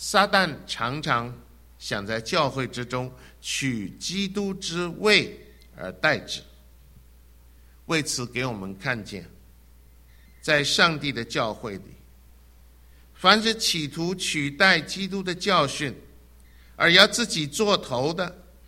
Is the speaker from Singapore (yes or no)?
no; China; 所以我们中国人心里面都很明白，每次当我们想到啊那袁世凯的时候，我们都是只是自知一笑。